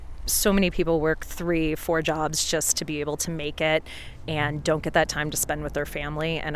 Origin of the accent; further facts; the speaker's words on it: Ohio, United States; now in Wilson, United States; I live in Wilson, Wyoming. I am 40 years old. I work as a realtor, and I'm originally from Ohio, have lived in Jackson area since 99.